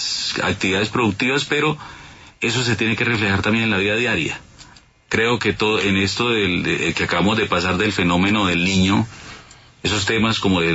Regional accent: Colombia; somos nosotros los colombianos que vivimos en Bogotá

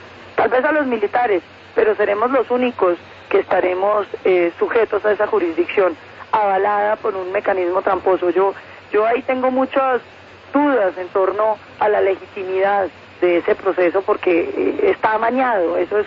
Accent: Colombia; como muchos colombianos desde ya, estamos en el rechazo del plebiscito.

